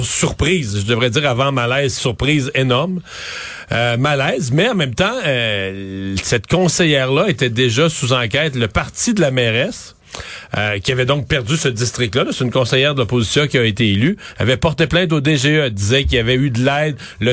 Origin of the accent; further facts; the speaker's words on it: Montreal, Quebec, Canada; c'est à Montréal, c'est chez nous au Québec.